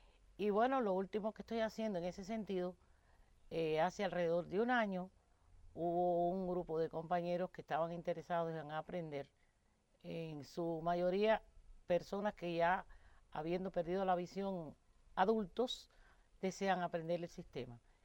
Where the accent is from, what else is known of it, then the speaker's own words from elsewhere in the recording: Guanabacoa, Havana, Cuba; born there; Nací en Guanabacoa el 18 de agosto de 1940.